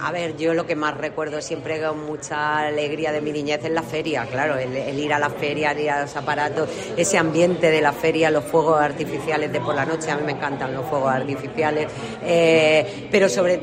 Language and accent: Spanish; Region of Murcia, Spain; compartir con la gente que viene de fuera el cómo somos los murcianos.